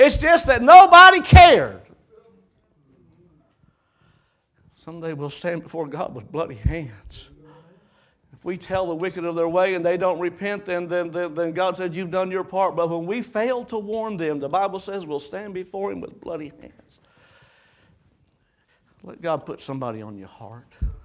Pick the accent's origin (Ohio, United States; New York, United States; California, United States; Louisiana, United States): Ohio, United States; Dayton; born there; I was born in Dayton, but my people are from southeastern Kentucky.